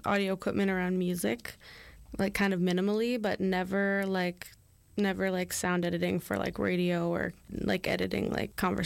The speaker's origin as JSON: {"language": "English", "region": "British Columbia", "country": "Canada", "tie": "born or raised there", "said": "growing up on Vancouver Island, away from my community, the Squamish Nation"}